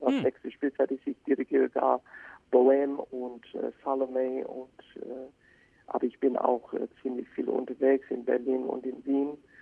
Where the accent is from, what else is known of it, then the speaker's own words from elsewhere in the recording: Australia; German is a second language; now in Germany; ich als Australier in Deutschland